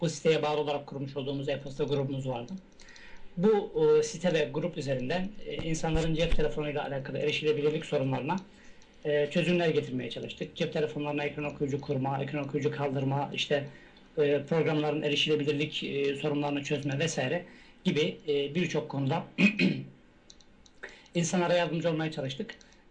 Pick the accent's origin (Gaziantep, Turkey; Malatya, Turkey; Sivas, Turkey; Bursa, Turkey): Sivas, Turkey; now in Istanbul, Turkey; Aslen Sivaslıyım. 81 doğumluyum. İstanbul'da oturuyorum.